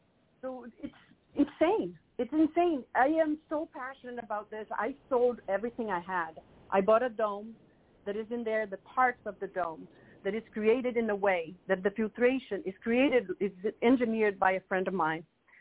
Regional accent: Brazil; English is a second language; I mean, I grew up in Brazil.

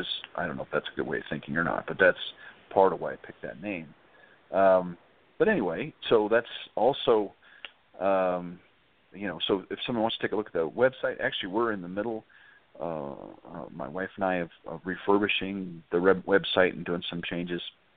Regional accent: Montana, United States; I grew up in Montana and saw a couple bears when I was young.

